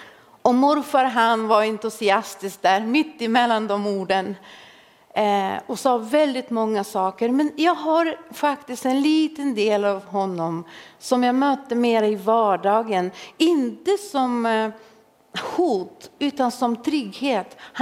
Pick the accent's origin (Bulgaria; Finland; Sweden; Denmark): Bulgaria; Jag kommer från Bulgarien. Och på min tid i Bulgarien under kommunisttiden så fanns det ingen söndagsskola.